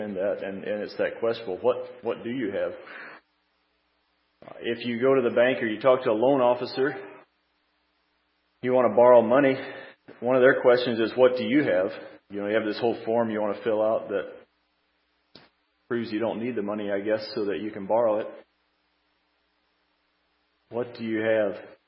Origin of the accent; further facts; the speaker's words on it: Sioux Lookout, Ontario, Canada; We are from Sioux Lookout, Ontario, and part of a small community church there.